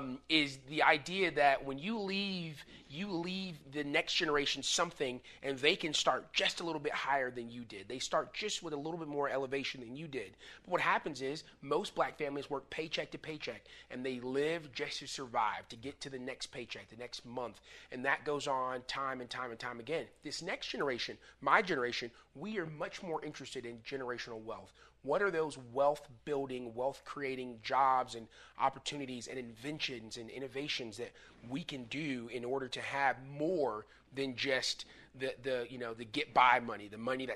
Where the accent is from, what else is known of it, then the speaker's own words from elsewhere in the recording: United States; I'm an American first and foremost.